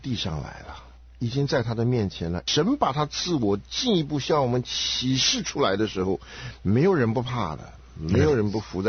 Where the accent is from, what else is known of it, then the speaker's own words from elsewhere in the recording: China; 我们中国人应该很容易懂这段圣经啊。